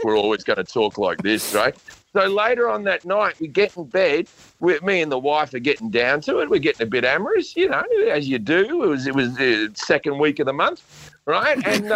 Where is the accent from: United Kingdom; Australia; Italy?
Australia; Sydney, New South Wales; I grew up in Sydney, but I follow the Maroons in the state of origin, and the only reason for that is because my father's from Roma, Queensland, you know, so I have some very rural Queensland roots